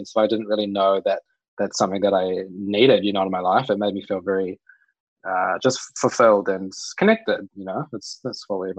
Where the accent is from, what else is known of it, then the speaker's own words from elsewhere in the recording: Bluff, Southland, New Zealand; I always tell people I'm from Awarua. I go, where the hell is that? It's Bluff.